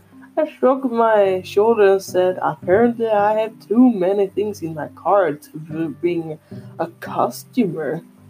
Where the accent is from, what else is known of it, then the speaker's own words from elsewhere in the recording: Sweden; English is a second language; I am from Sweden, so I'm sorry for saying things wrong in English.